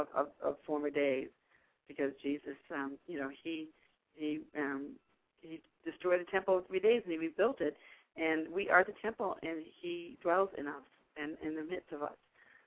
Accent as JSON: {"language": "English", "town": "Weymouth", "region": "Massachusetts", "country": "United States", "tie": "born there", "also_born_or_lived": "Brockton / Whitman / Stoughton / Worcester", "said": "I lived in, I was born in Weymouth, and I lived in Brockton, Whitman, Stoughton. I lived in Worcester and New York, all right?"}